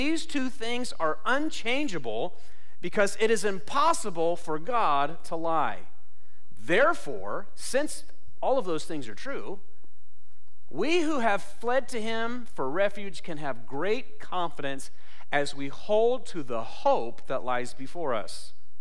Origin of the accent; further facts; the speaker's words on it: Portland, Oregon, United States; I grew up in the Northwest. I'm an Oregon boy. I was born in Kirkland, Washington, raised in the greater Portland area.